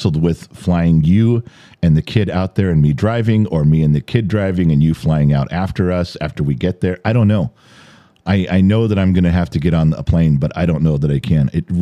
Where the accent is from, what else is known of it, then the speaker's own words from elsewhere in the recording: United States; I don't. I'm American.